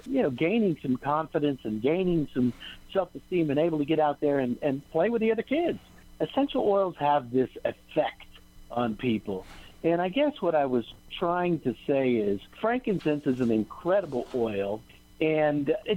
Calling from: Salt Lake City, Utah, United States; Just real quick, I am in Salt Lake.

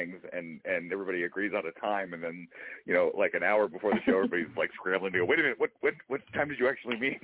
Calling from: Annapolis, Maryland, United States; I am calling from right outside of Annapolis, Maryland.

